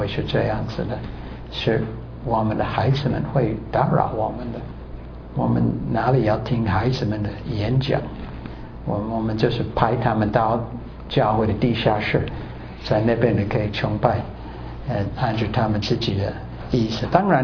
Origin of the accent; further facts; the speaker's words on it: Taiwan; 我台湾人也可以做